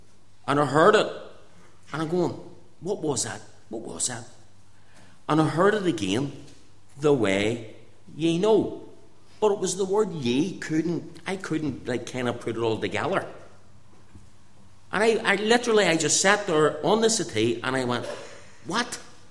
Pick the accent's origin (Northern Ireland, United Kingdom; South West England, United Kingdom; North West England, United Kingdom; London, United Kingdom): Northern Ireland, United Kingdom; Belfast; because I was born and reared in the Tigers Bay area, and all the friends that I knew lived in the Tigers Bay area